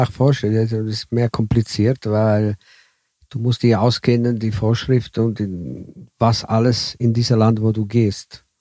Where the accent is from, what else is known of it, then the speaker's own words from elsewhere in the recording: Italy; German is a second language; ich als Italiener habe die Erfahrung